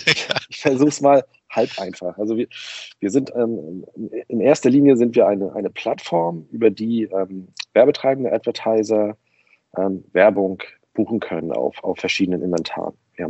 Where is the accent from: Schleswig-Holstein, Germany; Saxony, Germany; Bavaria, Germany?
Schleswig-Holstein, Germany; Kiel; now in Berlin, Germany; Ich komme aus Kiel, bin aber schon seit 2002 in Berlin und habe hier meinen Lebensmittelpunkt, sag ich mal.